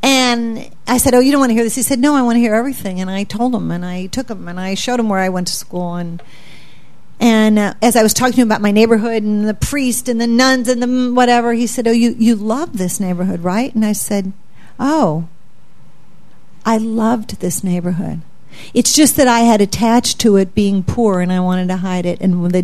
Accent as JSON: {"language": "English", "town": "St. Louis", "region": "Missouri", "country": "United States", "tie": "born or raised there", "said": "I was speaking in my hometown, St. Louis"}